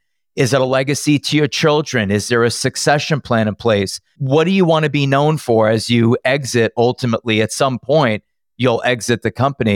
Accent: Long Island, New York, United States; You know, something like, I'm from Long Island.

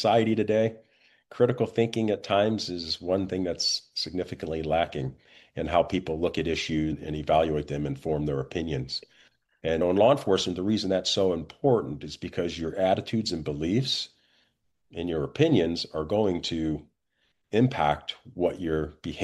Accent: Midwest, United States; it was that experience of growing up in the Midwest with a multiracial family that I took into my law enforcement career.

